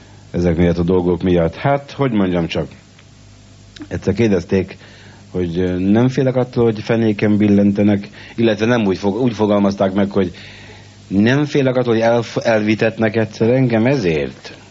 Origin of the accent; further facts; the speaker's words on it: Kőbánya, Budapest, Hungary; born there; Apám Rácalmáson született parasztgyerek. Én születtem Kőbányán.